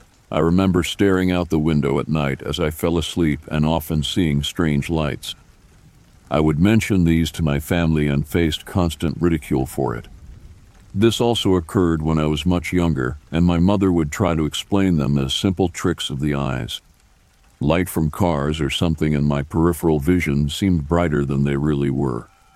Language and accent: English; Traverse City, Michigan, United States; I was born in Traverse City, Michigan, and lived there until 1993.